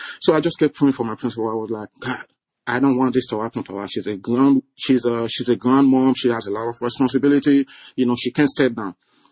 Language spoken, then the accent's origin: English; New York City, New York, United States; I'm a public school teacher in New York City. I'm from New York City.